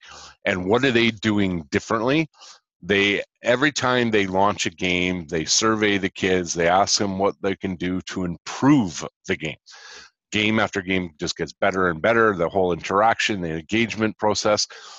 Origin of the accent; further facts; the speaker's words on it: Montreal, Quebec, Canada; growing up in Montreal, hockey was big for us.